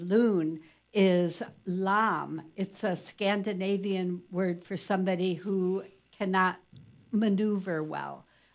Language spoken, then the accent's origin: English; Chicago, Illinois, United States; Oh, yeah. I'm Chicago Irish.